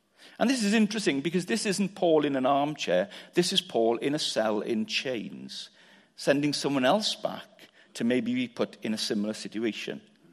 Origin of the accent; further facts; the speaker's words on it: Abergavenny, Wales, United Kingdom; also born or lived in Cardiff; I'm from Abergavenny, and I used to live in Cardiff.